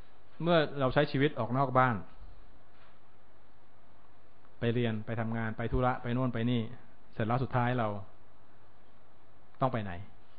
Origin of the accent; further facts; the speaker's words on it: Chiang Rai, Thailand; ชีวิตของผมอาจจะผ่านการเดินทางกลับบ้านเชียงรายไม่ต่างกว่า20กว่าปีแล้ว